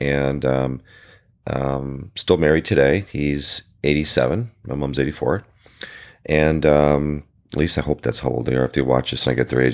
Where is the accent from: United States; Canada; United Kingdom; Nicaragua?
Canada; Toronto, Ontario; moved away; But in a nutshell, Canadian, born and raised in Toronto, and went to school there. I left in 1990